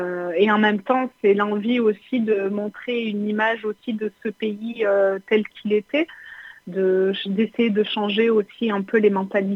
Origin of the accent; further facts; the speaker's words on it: France; born there; also born or lived in Syria; moi, je suis née en France, mais on allait passer tous nos étés en Syrie avec mes parents.